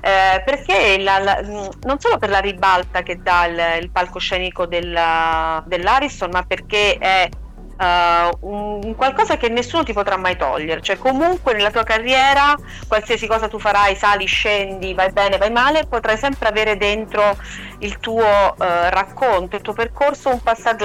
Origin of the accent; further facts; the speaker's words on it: Sicily, Italy; Quindi siamo siciliani nel mondo o in Sicilia, comunque sempre.